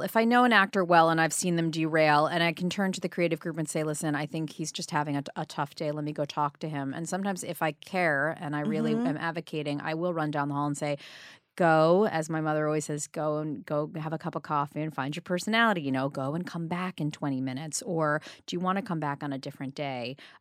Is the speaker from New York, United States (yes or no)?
yes; New York, United States; because I grew up on the Upper East Side, my mother said, "Fine, I'll take you to the auditions."